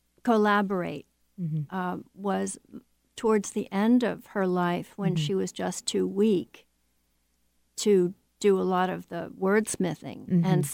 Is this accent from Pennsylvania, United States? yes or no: yes; Philadelphia, Pennsylvania, United States; moved away as an adult; now in Seattle, United States; Oh, Nessa and I, first of all, I'm from Philadelphia.